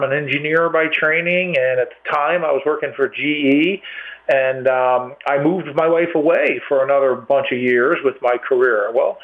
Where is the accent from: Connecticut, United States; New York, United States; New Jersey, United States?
Connecticut, United States; Waterbury; So I was born and raised in Waterbury and left when I went to college